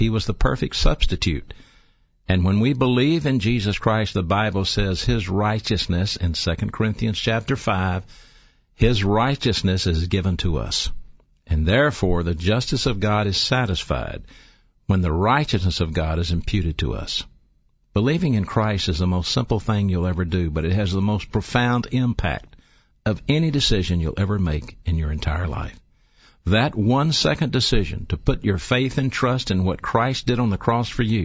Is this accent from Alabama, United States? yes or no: yes; Birmingham, Alabama, United States; I am from the Birmingham area. I did grow up here. I grew up in an old place called Central City across the street from Phillips High School. I went to Woodlawn High School